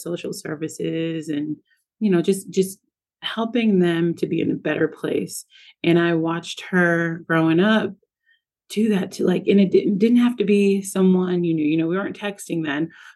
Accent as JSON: {"language": "English", "region": "Massachusetts", "country": "United States", "tie": "born or raised there", "said": "And I love that because that is what I experienced growing up in Massachusetts."}